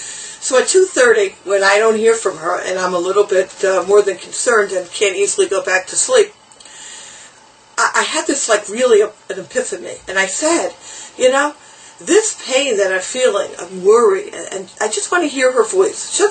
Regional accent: New York, United States; So being a sheltered Ramat Beit Shemesh girl, and I growing up as a New Yorker, and being a helicopter parent

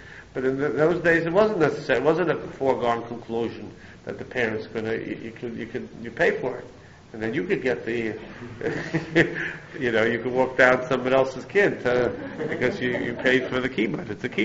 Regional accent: Turkey; now in United States; We're Turkish Jews from Turkey. Not Syrian, we're Turkish.

